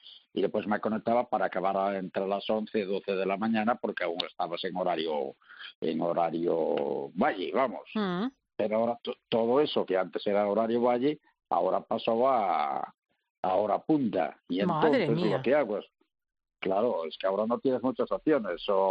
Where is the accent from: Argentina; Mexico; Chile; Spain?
Spain; Cospeito, Galicia; also born or lived in Santiago de Compostela; Me tuve que ir a vivir a Santiago, porque yo soy del Ayuntamiento de Cospeito, en la provincia de Lugo.